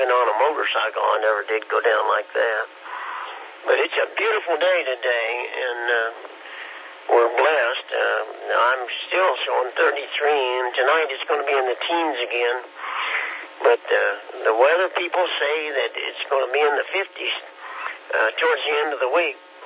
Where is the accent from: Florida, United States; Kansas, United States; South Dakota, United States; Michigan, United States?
Kansas, United States; And I was from Kansas and young, but it was still cold.